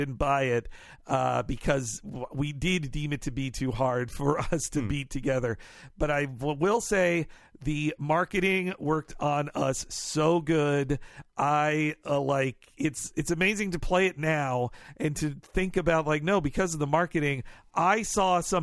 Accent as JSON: {"language": "English", "region": "Arkansas", "country": "United States", "tie": "born or raised there", "said": "first video games I ever saw, other than Pac-Man, was at like 3 or 4 at a pizza restaurant where I grew up in Arkansas, and they had Donkey Kong."}